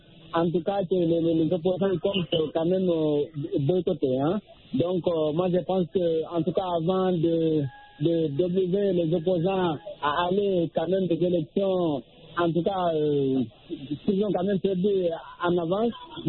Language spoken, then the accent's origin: French; Guinea; de la Guinée-Conakry, mon pays d'origine